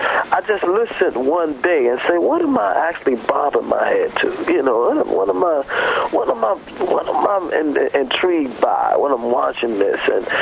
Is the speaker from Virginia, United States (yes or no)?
yes; Norfolk, Virginia, United States; also born or lived in Chesapeake; Yes, I'm from Norfolk and Chesapeake.